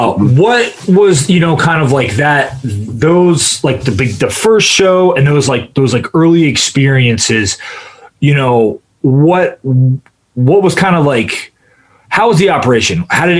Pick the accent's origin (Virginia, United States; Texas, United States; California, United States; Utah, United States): Virginia, United States; because I grew up in Virginia, and like, you know, there was like a venue every block that like people under 21 could go